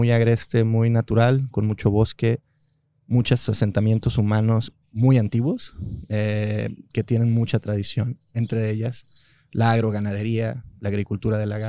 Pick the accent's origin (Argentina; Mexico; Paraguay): Mexico; la mayoría somos mexicanos